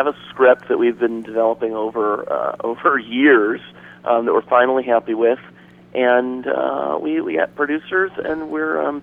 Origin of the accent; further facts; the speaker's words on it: Hollywood, Florida, United States; I grew up in Hollywood, Florida.